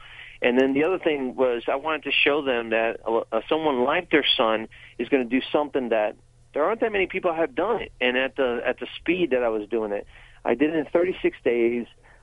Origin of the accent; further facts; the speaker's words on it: Florida, United States; I mean, I'm from Florida. There's not much climbing here.